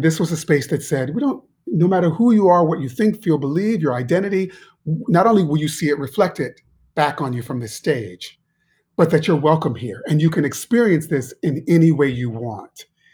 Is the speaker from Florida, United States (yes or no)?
no; Shaker Heights, Ohio, United States; I growing up in Shaker, I was pretty sheltered. And then I went to Carnegie Mellon for musical theater, but in Pittsburgh, but still pretty sheltered. And then I moved to New York in 1990